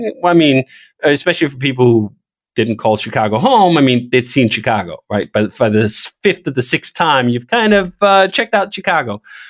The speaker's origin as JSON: {"language": "English", "country": "Denmark", "said": "I'm from Denmark, and I started working with Jason living in Denmark, and I've lived in Europe on and off over the years."}